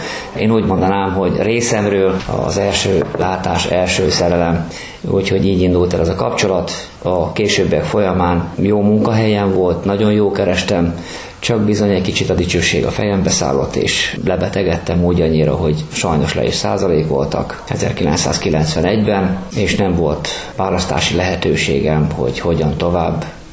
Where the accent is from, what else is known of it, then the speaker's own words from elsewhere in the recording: Porcsalma, Szabolcs-Szatmár-Bereg, Hungary; also born or lived in Csenger; Én 1961-ben születtem, Csengerben, Porcsalmán nőttem fel. Én cigány származású vagyok.